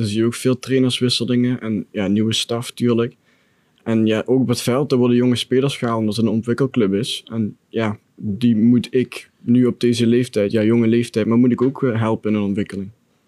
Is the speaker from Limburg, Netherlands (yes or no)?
yes; Maastricht, Limburg, Netherlands; omdat ik van Maastricht ben, vind ik nog altijd een fantastisch stadion.